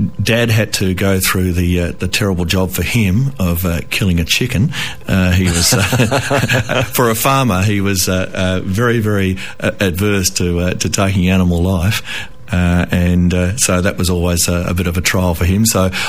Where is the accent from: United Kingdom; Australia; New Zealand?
Australia; Nyabing, Western Australia; Well, I grew up in Nyabing, which is a very small country town east of Katanning, a district population of 450. So I grew up on a wheat and sheep farm.